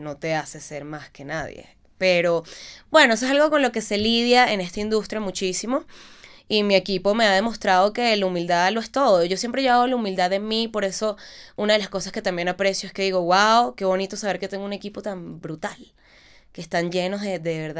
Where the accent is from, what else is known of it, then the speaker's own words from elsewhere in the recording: Caracas, Capital District, Venezuela; Vengo de Caracas, Venezuela, ya la improvisación lo es todo.